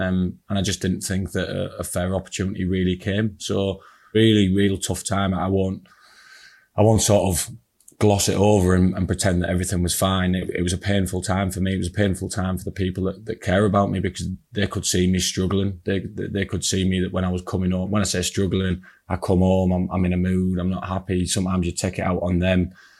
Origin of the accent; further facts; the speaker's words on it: Middlesbrough, North East England, United Kingdom; part of leaving my hometown club that I was captain of, which, as you know, Clem, meant a lot to me and does to anyone from Middlesbrough.